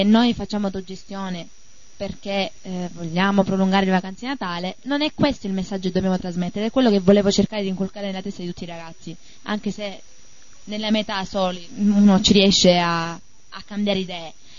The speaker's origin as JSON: {"language": "Italian", "town": "Piano Conte", "region": "Sicily", "country": "Italy", "said": "io sono di Piano Conte e lancio un appello"}